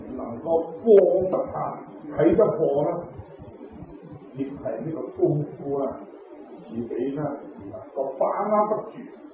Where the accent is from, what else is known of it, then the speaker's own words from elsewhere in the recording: Guangdong, China; 我哋中意食油條啊，即係我哋廣東人話嘅油炸鬼。